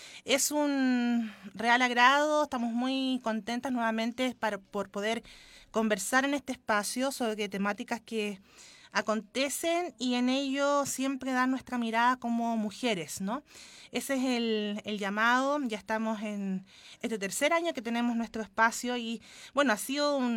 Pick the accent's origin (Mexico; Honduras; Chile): Chile; Transversalmente en nuestra sociedad como chilenos